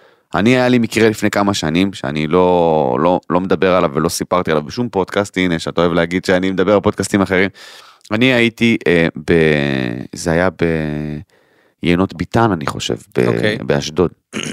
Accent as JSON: {"language": "Hebrew", "town": "Kiryat Arba", "region": "West Bank", "country": "Palestine", "tie": "born or raised there", "said": "אני גדלתי בקריית ארבע, סבבה?"}